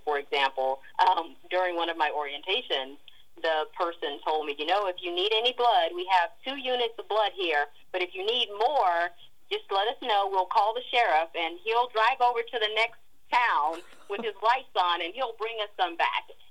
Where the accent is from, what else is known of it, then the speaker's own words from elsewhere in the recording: Louisiana, United States; I'm from Louisiana, Vicki. So in Louisiana, we are not accustomed to that type of cold.